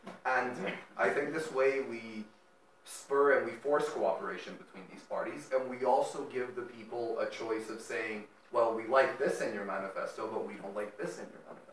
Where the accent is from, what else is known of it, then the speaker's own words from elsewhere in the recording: Belgrade, Serbia; now in Podgorica, Montenegro; I'm a third-year global governance student here at the University of Podgorica, and I'm originally from Belgrade, Serbia.